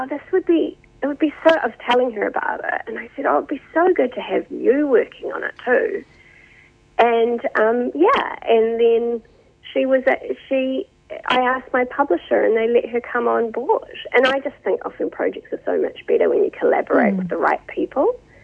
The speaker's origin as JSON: {"language": "English", "town": "Napier", "region": "Hawke's Bay", "country": "New Zealand", "tie": "born or raised there", "said": "her and I grew up in Hawke's Bay. We're both from Napier"}